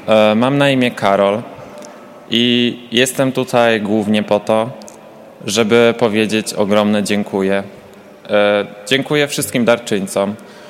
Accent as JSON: {"language": "Polish", "region": "Subcarpathian Voivodeship", "country": "Poland", "said": "Ja pochodzę z małej wsi na Podkarpaciu."}